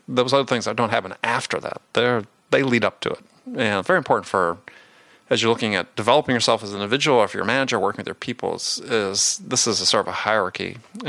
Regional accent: Wisconsin, United States; I grew up in Wisconsin at that time.

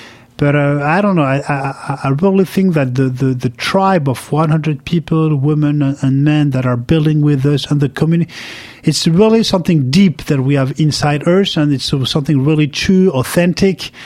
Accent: France; English is a second language; We're from France. It's a very hard country. Things are doing very bad in France.

